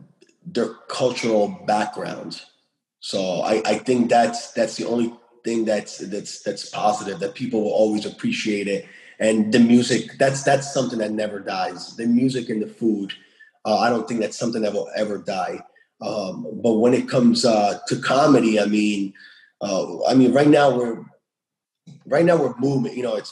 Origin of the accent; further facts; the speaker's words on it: United States; So that just didn't come from growing up in America.